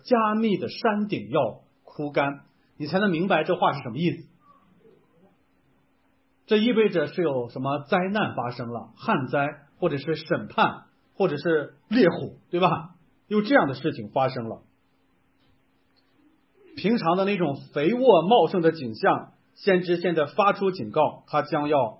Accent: Linfen, Shanxi, China; also born or lived in Xingtai, Hebei; 我在山西这个临汾长大，我们那个临汾从我小时候记事的时候，他的绰号就叫做花果城，

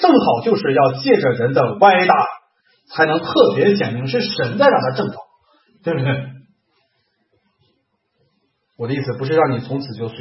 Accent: China; 我们中国人觉得不患寡但患不均

